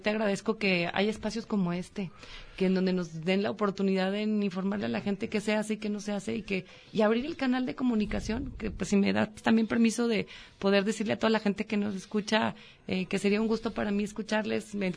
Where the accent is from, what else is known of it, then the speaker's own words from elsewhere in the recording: La Chona, Jalisco, Mexico; Mi casa de enlace, yo soy de La Chona.